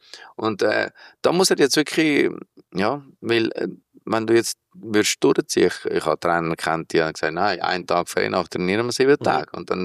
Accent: Switzerland

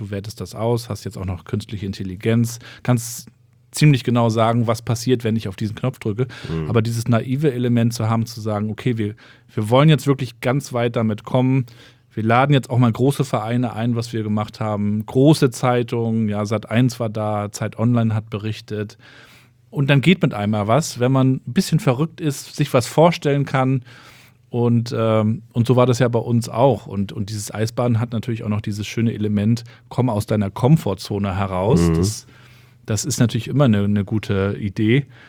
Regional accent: Rostock, Mecklenburg-Vorpommern, Germany; Ich bin ja in Rostock in Warnemünde aufgewachsen

